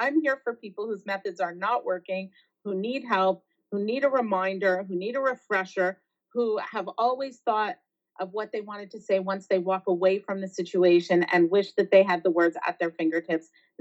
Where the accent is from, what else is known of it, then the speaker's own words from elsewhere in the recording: Canada; I don't remember, but then again, I'm Canadian.